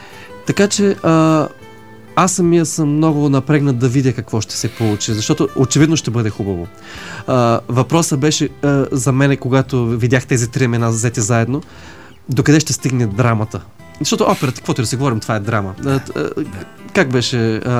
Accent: Plovdiv, Plovdiv Province, Bulgaria; В Пловдив, откъдето съм аз, ми казват

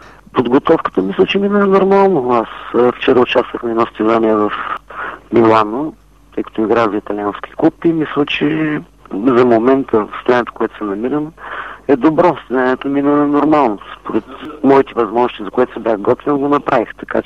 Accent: Plovdiv, Plovdiv Province, Bulgaria; нали се пак и аз съм от Пловдив

